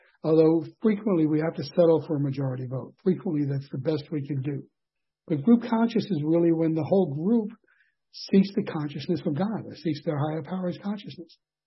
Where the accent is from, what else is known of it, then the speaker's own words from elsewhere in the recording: New York, United States; I was at a meeting once. I'm from New York.